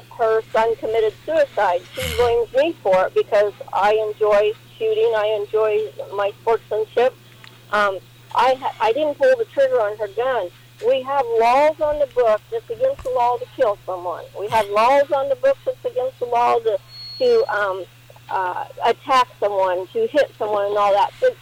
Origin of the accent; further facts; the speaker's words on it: United States; I like our Constitution. I'm American.